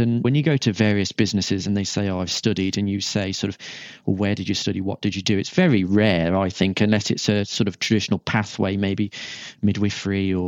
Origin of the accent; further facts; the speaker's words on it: West Midlands, United Kingdom; lived abroad for a while, and then came back to my hometown in Shropshire.